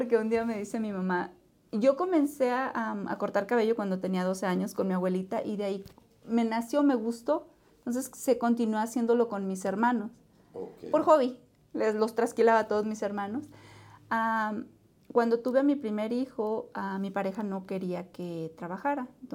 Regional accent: Chihuahua, Mexico; yo soy originaria de Chihuahua. Yo siempre les digo orgullosamente de la sierra.

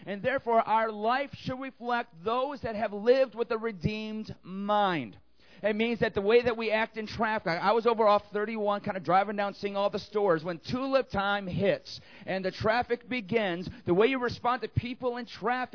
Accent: Detroit, Michigan, United States; I'm from Detroit. Don't argue with me.

